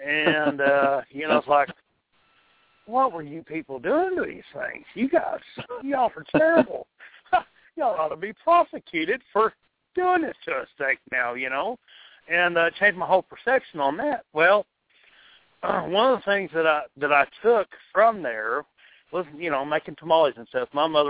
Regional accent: New Mexico, United States; You know, I grew up in New Mexico. And, so I grew up with lots of Mexican food.

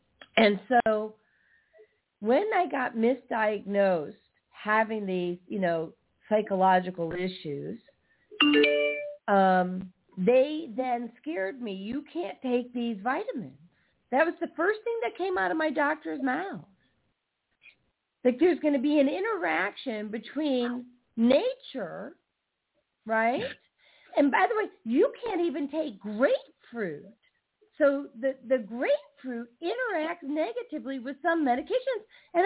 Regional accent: Barrington, Illinois, United States; and I grew up in Barrington, Illinois, and my father had these mulberry trees, right, planted in front.

